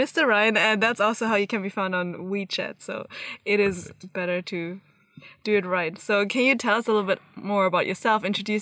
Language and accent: English; Germany; now in China; I'm born and raised in Germany and I moved to China in 2016 to establish our company.